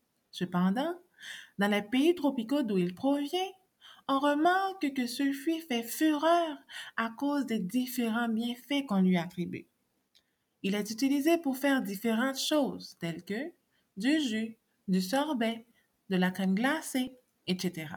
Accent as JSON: {"language": "French", "country": "Haiti", "said": "Étant donné que je suis haïtienne d'origine"}